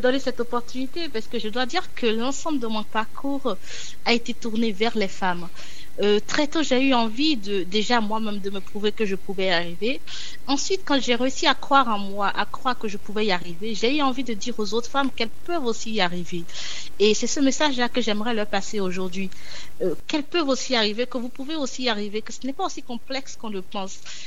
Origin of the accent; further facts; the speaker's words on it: Benin; je sais que j'ai grandi au Bénin